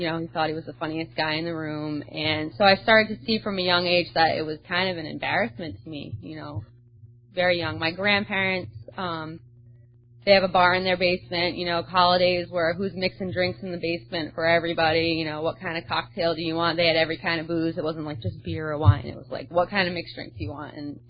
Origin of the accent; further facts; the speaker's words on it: Rhode Island, United States; now in Florida, United States; So I'm from Rhode Island, small state up north, Yankee northern girl, born and raised. All my family is there, but truly today I like to consider myself a Floridian.